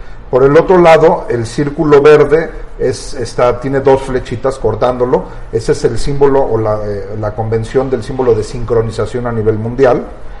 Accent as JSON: {"language": "Spanish", "country": "Mexico", "said": "me duele como mexicano"}